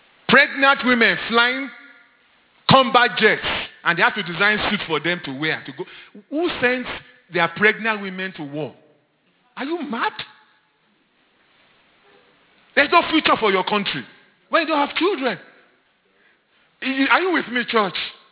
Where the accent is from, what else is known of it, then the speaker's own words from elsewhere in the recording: Lagos, Nigeria; born there; I did study Yoruba in school. Don't worry. I was born in Lagos.